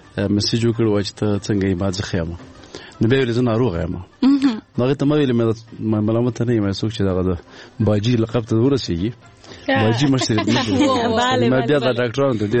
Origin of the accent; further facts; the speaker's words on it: Paktia, Afghanistan; به مونږه معمولا مونږ د پکتیا یو